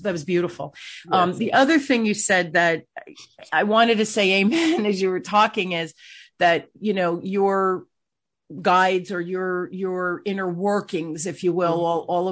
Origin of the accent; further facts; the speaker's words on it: Newark, New Jersey, United States; I grew up, I was a little girl. I grew up in Newark, New Jersey, here in New Jersey. We were the melting pot.